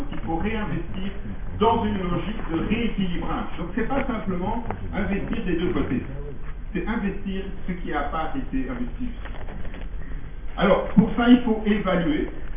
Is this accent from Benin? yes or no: no; Belgium; je, en tant que Belge, un peu gêné